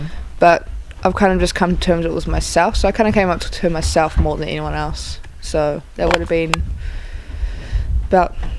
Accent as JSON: {"language": "English", "region": "Auckland", "country": "New Zealand", "tie": "born or raised there", "said": "Yes, I'm originally from Auckland."}